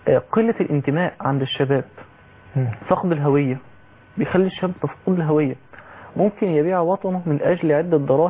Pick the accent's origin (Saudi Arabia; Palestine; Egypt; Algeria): Egypt